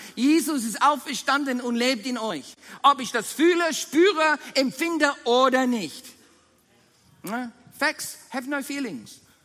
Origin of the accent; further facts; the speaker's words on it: Australia; Ich rufe die ganze Zeit, ich bin kein Verbrecher, ich bin Australier.